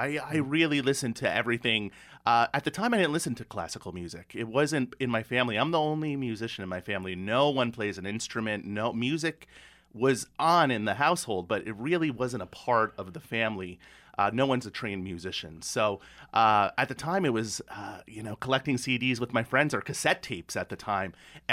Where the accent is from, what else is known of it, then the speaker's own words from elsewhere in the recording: Manhasset, New York, United States; So I grew up in a town called Manhasset. It's in New York on Long Island.